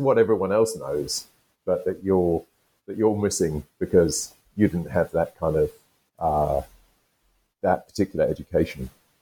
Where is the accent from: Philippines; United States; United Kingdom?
United Kingdom; I'm British, I'm from the UK.